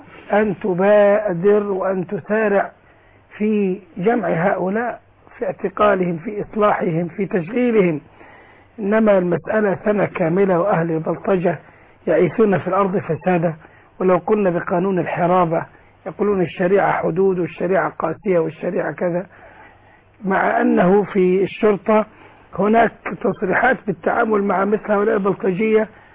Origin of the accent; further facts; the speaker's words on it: Egypt; نحن مسلمون ونحن أبناء مصر